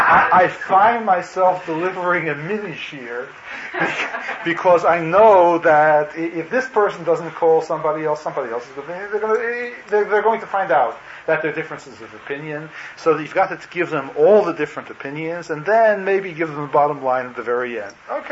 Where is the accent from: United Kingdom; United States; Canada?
Canada; I'm a Canadian.